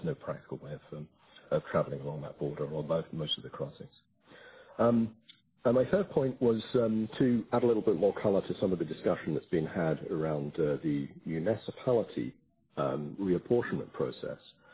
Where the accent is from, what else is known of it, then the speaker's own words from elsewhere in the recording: Girdwood, Alaska, United States; I'm from Girdwood. I also sit on the Girdwood Board of Supervisors, which I've done for the last 5 years.